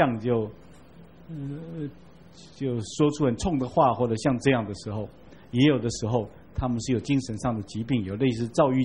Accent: Taiwan; 我们台湾人以前一贯称这样的人叫做孝诶

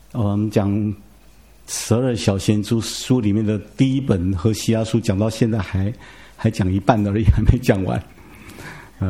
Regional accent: Taiwan; 我们从小在台湾就整天听复兴这个字眼

